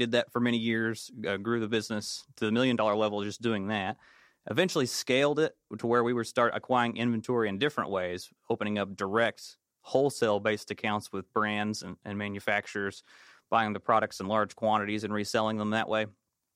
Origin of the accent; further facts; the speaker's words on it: Middlesboro, Kentucky, United States; Yeah, we're all actually from here in Eastern Kentucky. We grew up in the mountains of Appalachia. I'm from Middlesboro.